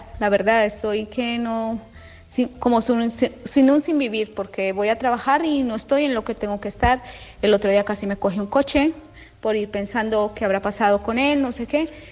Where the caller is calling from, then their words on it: Madrid, Community of Madrid, Spain; Yo soy de Madrid.